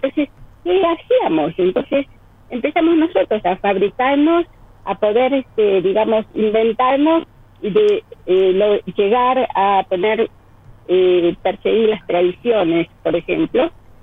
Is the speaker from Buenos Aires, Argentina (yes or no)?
yes; Buenos Aires, Argentina; now in Ushuaia, Argentina; Cuando yo llegué a Ushuaia hace unos cuantos años, también buscaba comunidad, porque también vengo de Buenos Aires